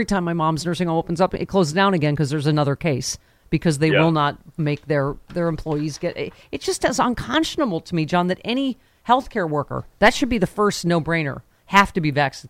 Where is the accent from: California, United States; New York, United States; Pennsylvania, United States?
New York, United States; Lockport; She's up to transit from my hometown of Lackport, New York.